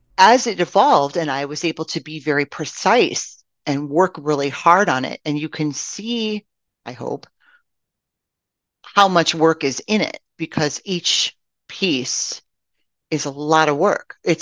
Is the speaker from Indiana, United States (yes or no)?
yes; Michigan City, Indiana, United States; And I grew up in Michigan City, Indiana. And we got all the Chicago channels.